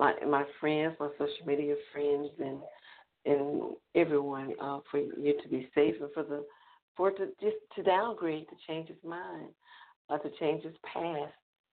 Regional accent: Deep South, United States; Growing up in the Deep South and accustomed to tornadoes and hurricanes

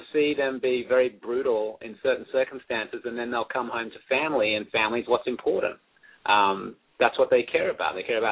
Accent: Australia; Well, I'm an Australian, but because I don't really look like an Australian, I don't get to play Australian very often at all.

